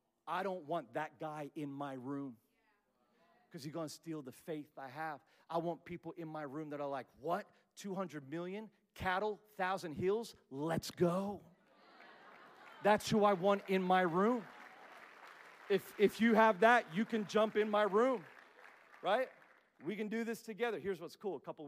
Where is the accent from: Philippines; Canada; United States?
Philippines; She's like, and where are you from? I'm like, well, I'm from the Philippines.